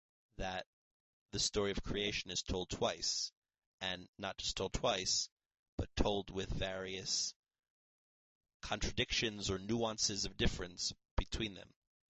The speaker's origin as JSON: {"language": "English", "region": "New Jersey", "country": "United States", "tie": "born or raised there", "said": "I was a public school student in growing up in New Jersey."}